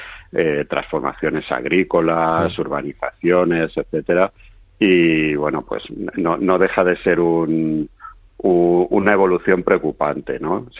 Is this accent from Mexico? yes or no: no; Valencian Community, Spain; que lo digo yo como valenciano